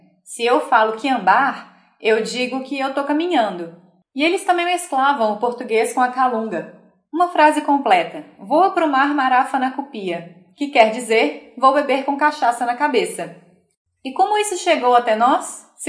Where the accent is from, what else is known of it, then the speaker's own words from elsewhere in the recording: Santa Cecília, Santa Catarina, Brazil; born there; also born or lived in Araguari; Eu nasci em Santa Cecília, Santa Catarina, mas fui registrado em Araguari com 3 meses de idade e hoje tenho 55 anos. A minha família, meus avós, tios e pais, estavam no meio desse pessoal que saiu de Santa Catarina para alavancar a ferrovia.